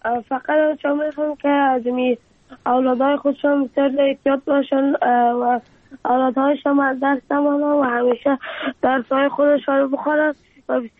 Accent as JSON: {"language": "Persian", "country": "Afghanistan"}